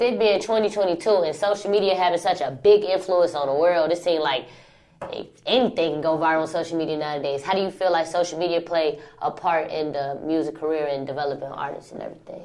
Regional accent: Chicago, Illinois, United States; You know I'm from Chicago, I fuck

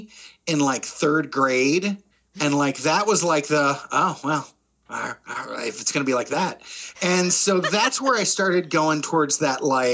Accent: Woodstown, New Jersey, United States; also born or lived in Rochester, New York; But then I actually grew up in southern New Jersey in Woodstown, like less than an hour away from Philly Comedy Sports.

